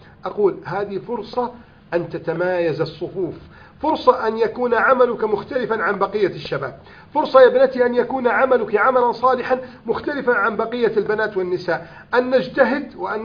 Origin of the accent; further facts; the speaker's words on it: Egypt; بلدنا مصر